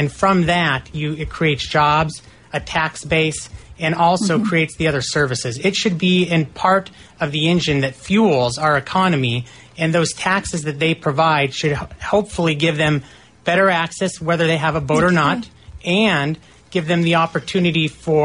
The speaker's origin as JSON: {"language": "English", "region": "Washington", "country": "United States", "tie": "born or raised there", "lives_now": "Everett, United States", "said": "I grew up in Eastern Washington and have been a resident of both Mukilteo and Everett since 1992."}